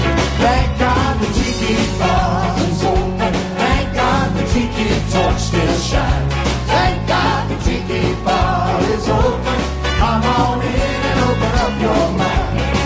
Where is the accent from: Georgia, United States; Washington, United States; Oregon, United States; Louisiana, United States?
Louisiana, United States; New Orleans; I grew up in Mardi Gras